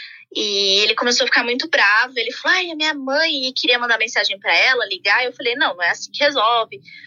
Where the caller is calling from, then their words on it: São Paulo, Brazil; Eu sou de São Paulo, capital.